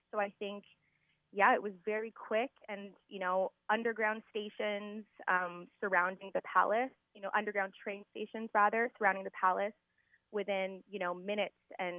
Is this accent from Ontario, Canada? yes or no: yes; Sudbury, Ontario, Canada; moved away as an adult; now in London, United Kingdom; I am from Sudbury, born and raised, but I have been living in overseas in the UK since 2018, on and off. So I'm currently living between London and Liverpool.